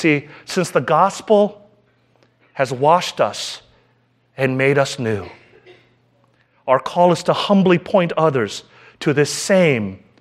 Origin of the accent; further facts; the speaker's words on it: South Korea; when I was growing up in Korea in the 70s, it was very difficult to get chocolate ice cream.